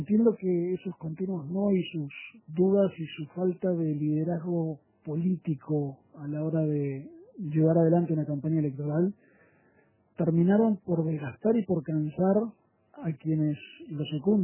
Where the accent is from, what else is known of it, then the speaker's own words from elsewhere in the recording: Argentina; moved away; yo en Argentina soy hincha de River.